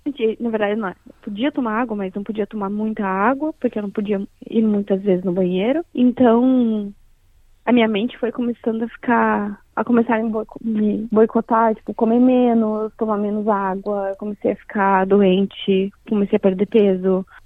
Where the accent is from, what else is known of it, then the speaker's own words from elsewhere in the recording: Brazil; Eu não sei se eu, como brasileira, sou assim.